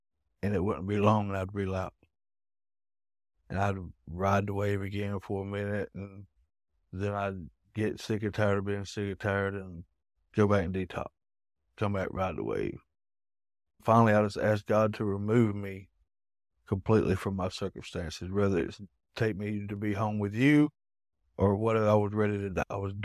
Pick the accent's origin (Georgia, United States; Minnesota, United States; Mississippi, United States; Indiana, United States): Georgia, United States; Athens; I'm 46 years old. I'm from Northeast Georgia, Athens, Cumbers area.